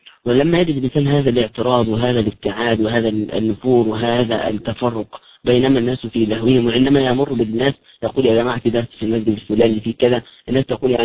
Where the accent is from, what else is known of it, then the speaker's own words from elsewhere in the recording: Egypt; عندما نرى الضباط الملتحين عندنا في مصر مثلا